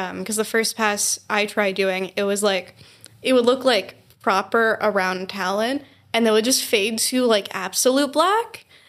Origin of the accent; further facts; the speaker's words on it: Long Island, New York, United States; Luckily, I'm from Long Island, so we have these. We have these in case of floods.